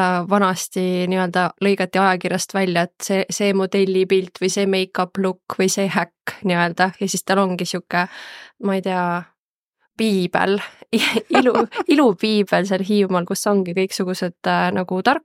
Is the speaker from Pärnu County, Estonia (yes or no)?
yes; Pärnu, Pärnu County, Estonia; kui ma olen Pärnust pärit ja kui ma koolis õppisin